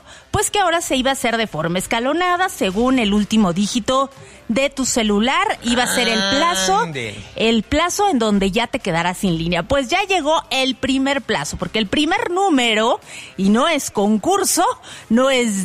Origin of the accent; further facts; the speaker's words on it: Mexico; Oye, y como buen mexicano, al último momento, sí.